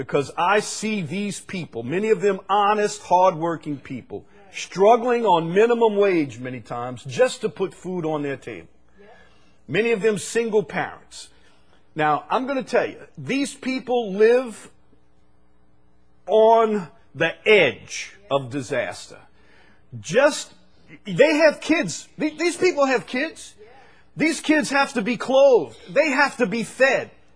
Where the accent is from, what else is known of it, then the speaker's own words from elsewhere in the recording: United States; You know, for the most part, we are fat American affluent people.